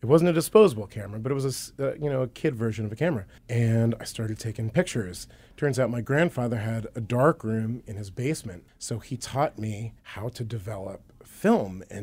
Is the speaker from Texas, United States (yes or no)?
no; Reading, Pennsylvania, United States; I was raised in Pennsylvania, Reading, Pennsylvania.